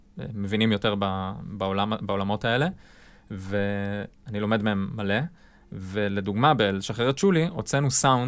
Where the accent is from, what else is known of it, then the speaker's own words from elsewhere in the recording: Arad, Southern District, Israel; moved away as an adult; now in Tel Aviv, Israel; אבל בגדול אני גדלתי בערד, ואחרי הצבא אני עברתי לתל אביב, בלי שום ידע בתחום הזה